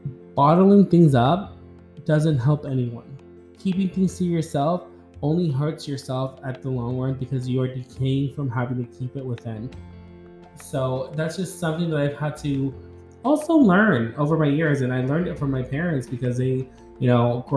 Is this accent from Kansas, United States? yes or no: yes; Kansas, United States; And like I said, I'm 20 some years old. I am from Kansas.